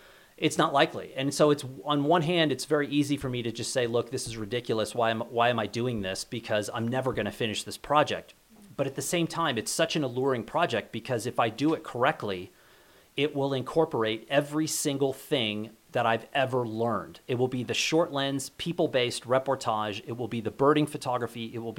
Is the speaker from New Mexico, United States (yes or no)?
yes; New Mexico, United States; It's a project that will take me to all 33 counties in New Mexico, which is a way for me to explore my home state.